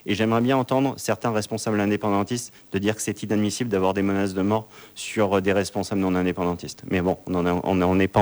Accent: New Caledonia; On a voté français, on est français, on restera français

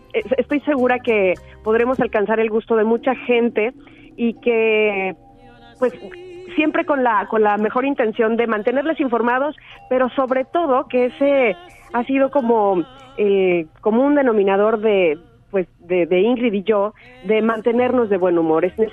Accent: Veracruz, Mexico; Soy jarocha

